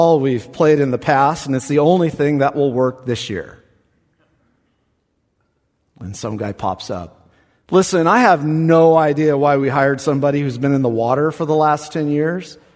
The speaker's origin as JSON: {"language": "English", "town": "Lemoore", "region": "California", "country": "United States", "tie": "born or raised there", "said": "My hometown, which is no hometown to boast of, it's kind of like Nazareth, it's called Lemoore. You know, we boast"}